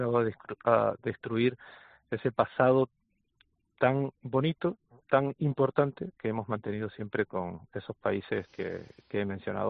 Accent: Caracas, Capital District, Venezuela; born there; also born or lived in Canary Islands (parents); soy hijo de inmigrantes canarios que fueron a Venezuela en los años 60. Y nací en Caracas, con lo cual soy venezolano

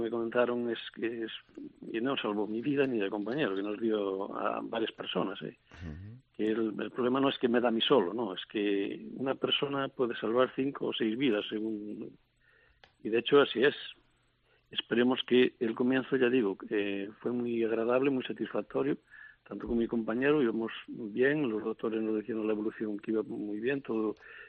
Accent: Ourense, Galicia, Spain; Es de Ourense también, somos los dos de Ourense.

